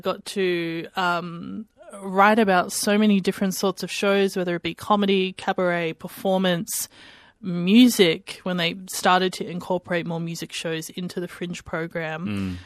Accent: Adelaide, South Australia, Australia; So a lot of formative years in Adelaide.

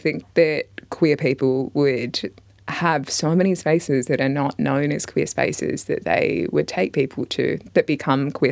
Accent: Canberra, Australian Capital Territory, Australia; I'm from Canberra

